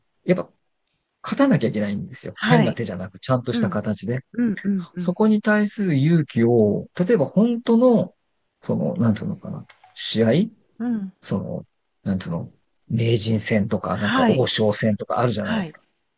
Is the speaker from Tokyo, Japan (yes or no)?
yes; Hachioji, Tokyo, Japan; うちらの実家の地元なので